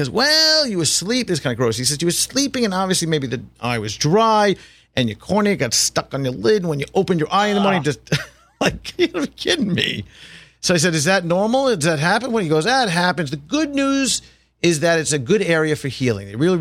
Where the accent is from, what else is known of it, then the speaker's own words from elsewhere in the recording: Commack, New York, United States; Kind of close to my hometown in Comac.